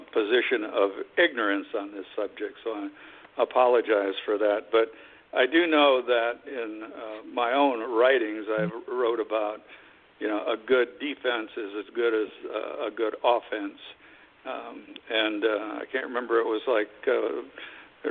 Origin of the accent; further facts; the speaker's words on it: Milwaukee, Wisconsin, United States; I'm from Wisconsin, so I understand.